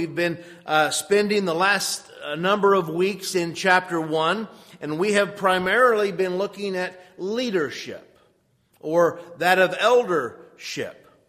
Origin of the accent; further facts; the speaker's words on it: Kentucky, United States; accent: Kentucky; That wasn't my learned Kentucky accent coming out when I said fellowship.